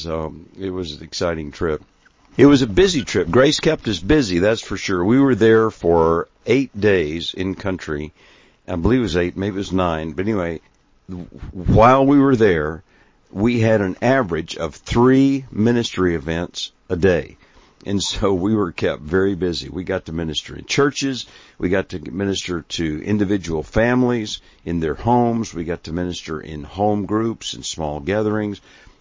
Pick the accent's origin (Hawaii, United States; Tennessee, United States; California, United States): Hawaii, United States; I grew up in Hawaii, and I learned to surf and ride boogie boards and things like that there.